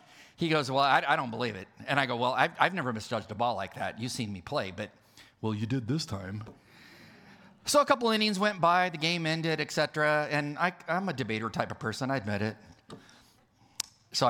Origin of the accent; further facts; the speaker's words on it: California, United States; I'm from California, so my dad was a major Dodger fanatic.